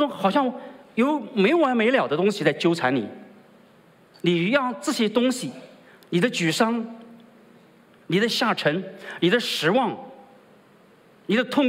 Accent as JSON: {"language": "Chinese", "country": "China", "said": "而且我们中国人特别是常常讲到良心，天地良心，把天和地把良知连在一起。"}